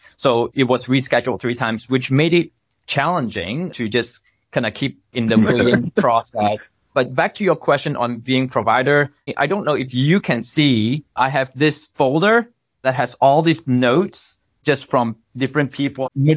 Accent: Malaysia; I don't take it for granted how on earth that I grew up in Malaysia

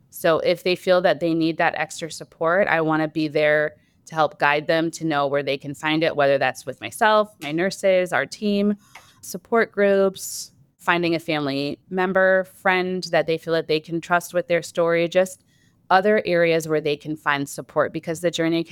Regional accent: Indiana, United States; I'm from Indiana, so I'm a big all things Indiana fan.

